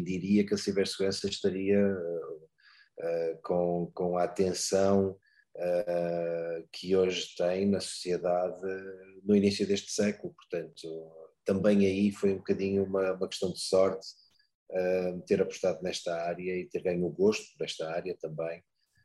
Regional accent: North, Portugal; now in Lisbon, Portugal; Eu sou do norte de Portugal, trabalho em Lisboa há 27 anos, mas sou originalmente do norte de Portugal.

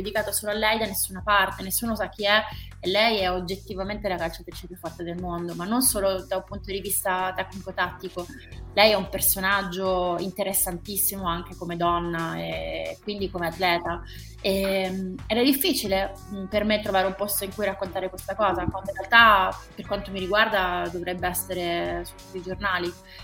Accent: Germany; Italian is a second language; perché sono tedesco

